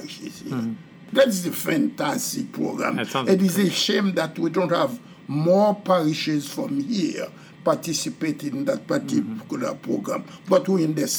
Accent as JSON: {"language": "English", "town": "Gonaïves", "region": "Artibonite", "country": "Haiti", "said": "I am from the Diocese of Gonaïves"}